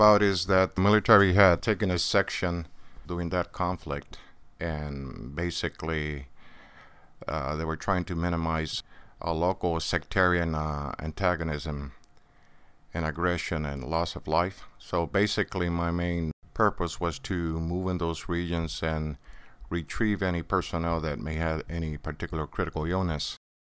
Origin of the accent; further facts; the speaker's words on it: Puerto Rico; also born or lived in Munich, Germany / Hawaii; I was born in Munich, Germany. And after a few years, well, we traveled to Hawaii and various states of the United States, and ultimately I ended in Puerto Rico at the end, approximately about the age of 6 or 7. And after that, I was basically raised there.